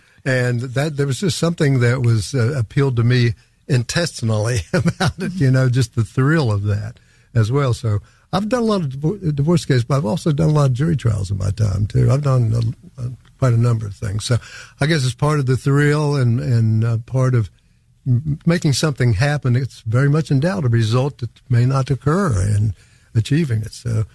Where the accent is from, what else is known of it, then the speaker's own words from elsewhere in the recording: Ivydale, West Virginia, United States; I would consider myself a Braxton County native. I was born in Sutton and grew up in a little town called Ivydale, south of the Braxton-Clay border.